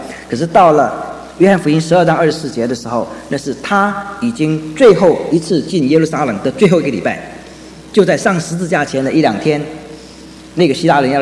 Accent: China; 我们中国人是强调谦卑的美德

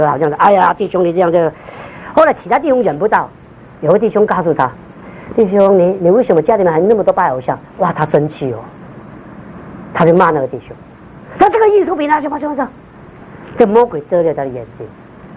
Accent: China; 因为我们中国人的文化当中龙跟凤你知道吗

